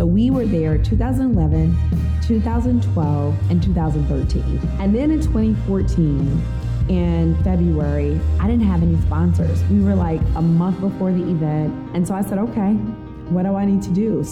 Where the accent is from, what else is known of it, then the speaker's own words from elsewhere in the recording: Memphis, Tennessee, United States; I'm an outsider. I'm from Memphis, Tennessee.